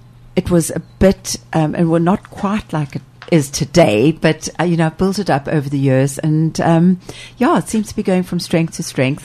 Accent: South Africa; now in United Kingdom; Well, I'm born and raised in South Africa, been here for 20 years

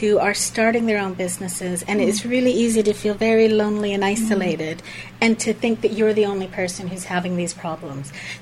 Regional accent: Canada; moved away; I came over from Canada far too long ago for me to want to mention.

